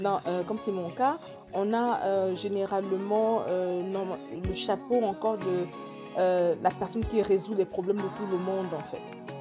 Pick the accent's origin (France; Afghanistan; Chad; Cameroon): Cameroon; comme on dit chez nous au Cameroun, tout le monde finit par mourir